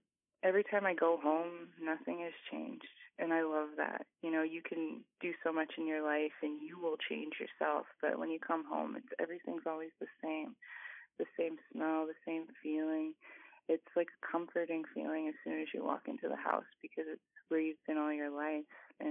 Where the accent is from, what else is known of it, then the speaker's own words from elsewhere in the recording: Enoch Cree Nation, Alberta, Canada; It was great because I got to live with my grandparents, my mom, my single mother, and my grandparents, but the house was pretty full because my whole family was living there.